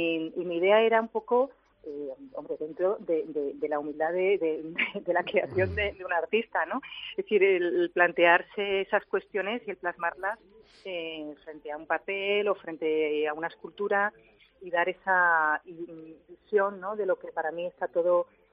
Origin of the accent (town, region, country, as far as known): Málaga, Andalusia, Spain